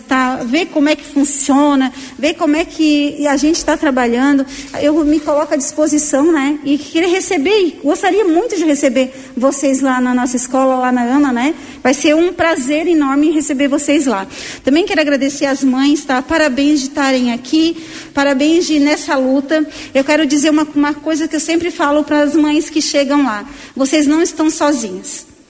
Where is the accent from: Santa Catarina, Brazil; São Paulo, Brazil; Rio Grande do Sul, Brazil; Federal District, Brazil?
Santa Catarina, Brazil; Criciúma; Eu congrego aqui em Lauro Miller, eu venho de Criciúma